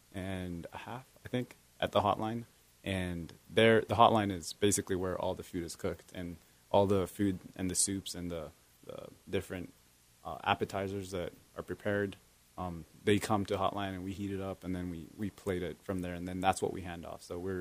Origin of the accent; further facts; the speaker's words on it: Uganda; So like you already said, I'm an international student. I'm from Uganda